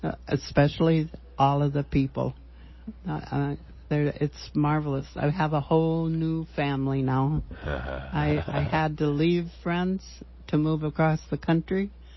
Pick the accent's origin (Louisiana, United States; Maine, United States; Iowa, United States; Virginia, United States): Iowa, United States; also born or lived in Minnesota; I was originally from Iowa and Minnesota